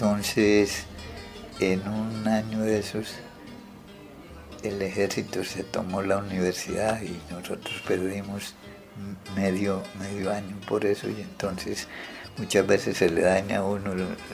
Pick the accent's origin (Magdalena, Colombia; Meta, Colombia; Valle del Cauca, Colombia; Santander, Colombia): Santander, Colombia; Coromoro; also born or lived in Bogotá; una persona salí de allá de Coromoro y llegué directamente a Bogotá.